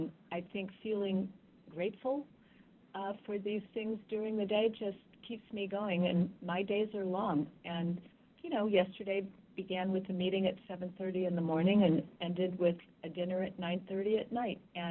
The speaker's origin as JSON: {"language": "English", "town": "Chicago", "region": "Illinois", "country": "United States", "tie": "born or raised there", "said": "I grew up in Chicago, where we're all born with the sense that we're the luckiest people in the world to be born in such a great city."}